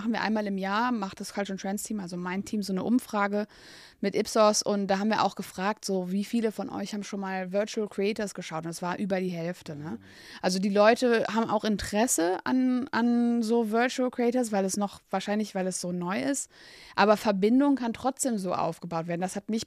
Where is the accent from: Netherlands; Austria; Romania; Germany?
Netherlands; German is a second language; ich bin selber auch aus Holland. Also ich komme aus der aus dem Grenzgebiet.